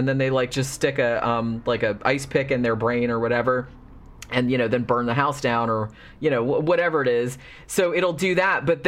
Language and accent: English; the South, United States; because I grew up in the South too, and this is very true to life.